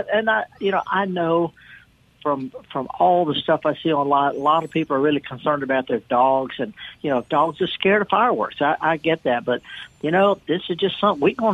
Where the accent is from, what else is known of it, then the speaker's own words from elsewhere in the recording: United States; because I was raised in the Delta in the summer, staring at water.